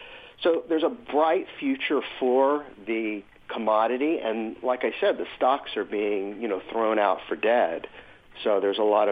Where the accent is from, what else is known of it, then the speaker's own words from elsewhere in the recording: Fort Worth, Texas, United States; I'm from Fort Worth, Texas